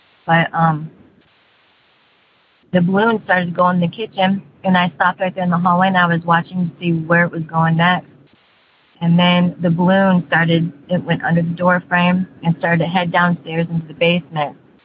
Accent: St. Louis, Missouri, United States; I am from St. Louis, Missouri.

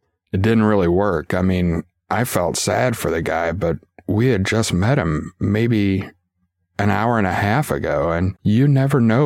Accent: Germany; For context, I'm from Germany, and the legal age to drink here is 16 for beer and wine, and 18 for liquors.

